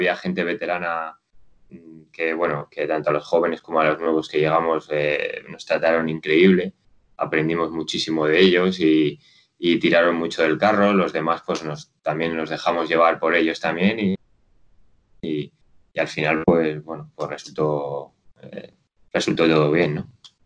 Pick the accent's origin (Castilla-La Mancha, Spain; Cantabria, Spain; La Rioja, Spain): La Rioja, Spain; Logroño; yo soy de Logroño y soy de una persona que me siento más a gusto en el que en otro lado